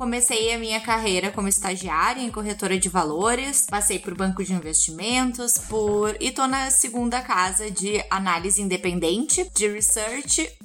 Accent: Rio Grande do Sul, Brazil; Sou formada em administração de empresas, também sou formada em contabilidade na Federal do Rio Grande do Sul, de onde eu venho.

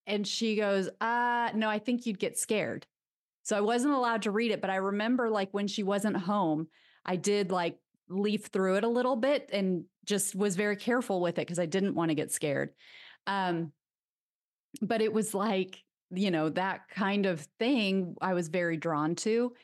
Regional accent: Midwest, United States; also born or lived in Europe; I grew up in the Midwest. I am again in the Midwest. Because I lived in Europe, I've lived in Europe a couple of times.

